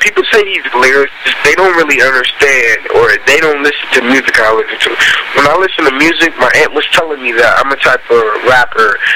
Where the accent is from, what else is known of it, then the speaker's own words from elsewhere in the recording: Columbus, Ohio, United States; also born or lived in Detroit, Michigan; And I'm from Detroit, Michigan. I was raised until I was 4 there, then moved to Columbus, Ohio.